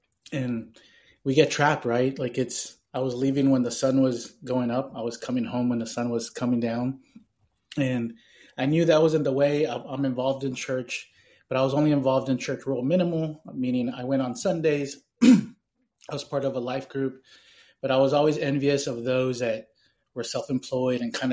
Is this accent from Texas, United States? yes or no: yes; Texas, United States; now in Dallas, United States; I'm from Texas. I'm in the Dallas area. I'm originally from South Texas